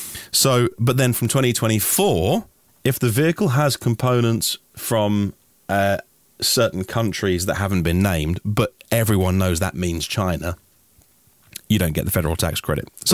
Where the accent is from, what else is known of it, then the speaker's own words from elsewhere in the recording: United Kingdom; I'm just a British guy on a podcast trying to decipher this